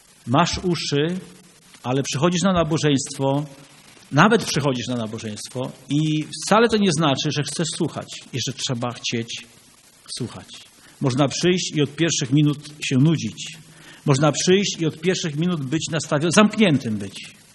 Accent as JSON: {"language": "Polish", "town": "Połczyn-Zdrój", "region": "West Pomeranian Voivodeship", "country": "Poland", "said": "I wy tu z Ciechanowa, i my z Połczyna"}